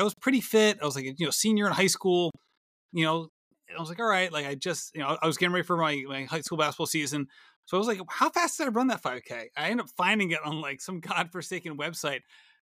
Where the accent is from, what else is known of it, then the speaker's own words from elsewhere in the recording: Barrington, Rhode Island, United States; So the other one was in my hometown, Barrington, Rhode Island.